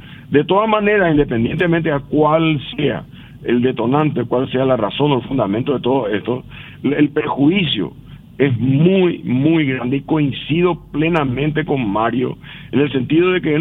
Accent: Paraguay; A mí también me disgusta, como paraguayo

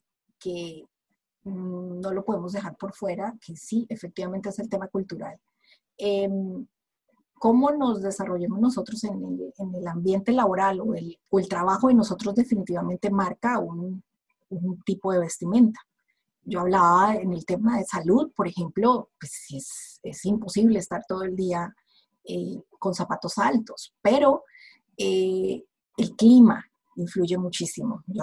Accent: Colombia; ¿Por qué sabes que soy colombiana?

